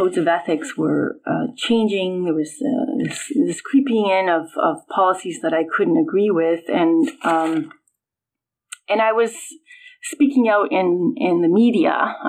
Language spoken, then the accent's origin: English; Madrid, Community of Madrid, Spain; born there; English is a second language; of all places in Spain, which is my country of origin. I was born in Madrid.